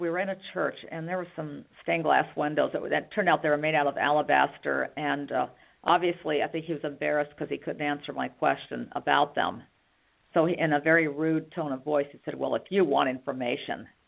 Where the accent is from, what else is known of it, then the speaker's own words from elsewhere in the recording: United States; now in Germany; Oh, yeah. Yeah. I'm American, but I live and work in Germany.